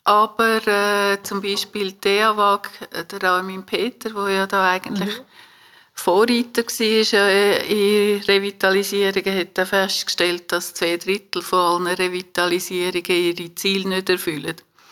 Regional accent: Switzerland; bei uns in der Schweiz sowieso, weil wir so eng aufeinander sind

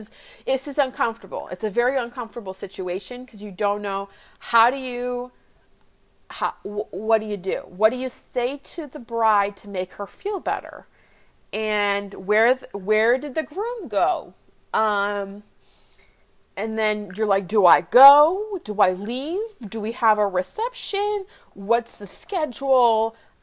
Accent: Minnesota, United States; now in Texas, United States; so I'm from Minnesota. I've moved to Texas, and I will say one thing.

